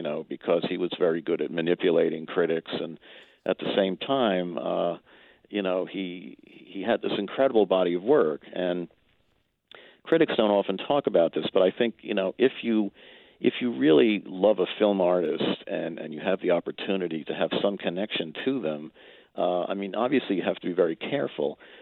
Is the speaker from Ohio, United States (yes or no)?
no; New York, United States; born or raised there